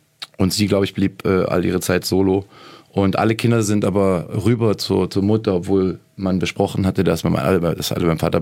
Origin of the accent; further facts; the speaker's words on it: Lake Constance, Germany; ich bin am Bodensee aufgewachsen in der Gegend und da gab es das überall.